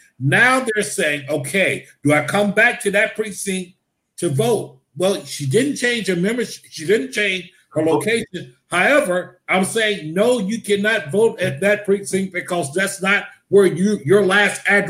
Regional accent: Selma, Alabama, United States; But I also look at the fact I was born and raised in Selma, Alabama.

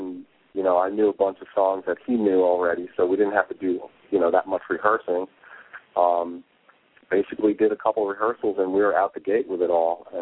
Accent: Poughkeepsie, New York, United States; I grew up in Poughkeepsie.

